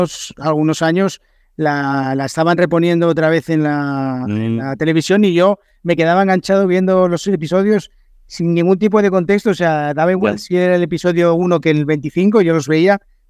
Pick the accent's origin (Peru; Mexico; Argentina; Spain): Spain; Asturias; yo soy de Asturias, que también está en el norte